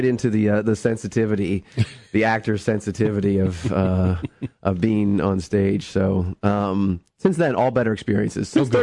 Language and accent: English; Pennsylvania, United States; In central Pennsylvania, mm-hmm. South Central PA.